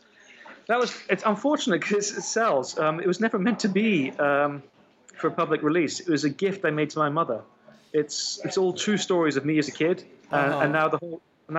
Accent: Saudi Arabia; I grew up in Saudi Arabia. My parents were working out there.

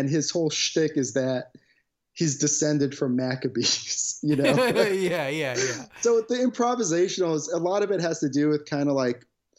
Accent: Brooklyn, New York, United States; My family is not religious, but I grew up in Brooklyn and at the time the schools were horrible.

